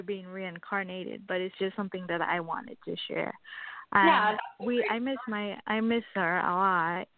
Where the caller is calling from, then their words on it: Miami, Florida, United States; I'm calling from Florida, Miami, Florida.